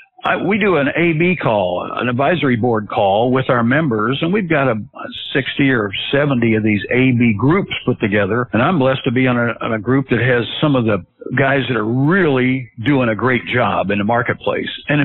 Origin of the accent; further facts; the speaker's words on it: Dallas, Texas, United States; born there; I was born in Dallas. I was born in Dallas at a very early age. I wanted to be close to my mom, so I'm coming home.